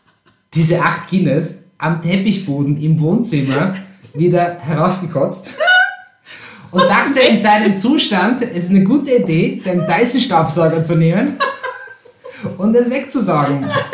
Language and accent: German; Krems, Lower Austria, Austria; Das ist ja so groß wie Krems, meine Heimatstadt